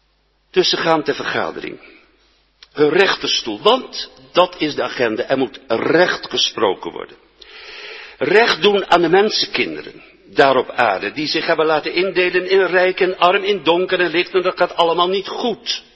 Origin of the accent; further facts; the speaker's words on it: Epe, Gelderland, Netherlands; Nou, de goden die wij in Berkel en Rode reizen bij ons in Epe van huis uit kenden, dat zijn de goden van Noord-Europa.